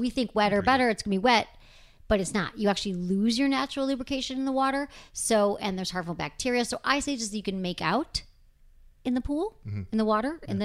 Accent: Michigan, United States; accent: Michigan; There goes my Michigan accent

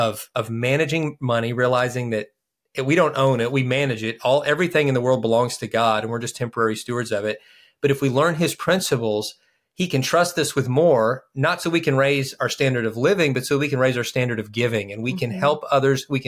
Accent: Kentucky, United States; We're from Kentucky

